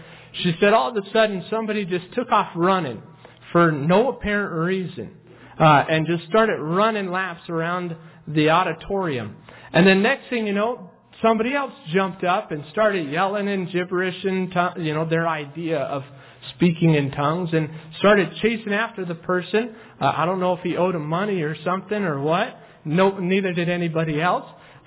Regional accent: United States; born there; Now, I don't know about you, but I was born in America. And I speak American. I don't speak English because I'm not from England. I speak American.

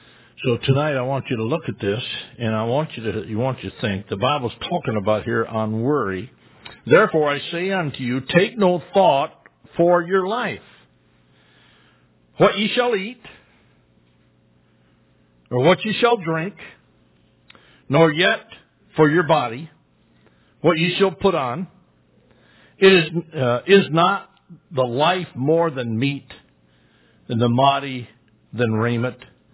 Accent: Michigan, United States; And when I grew up in Michigan, they'd drag out them big old stumps that were from the big fire of Michigan

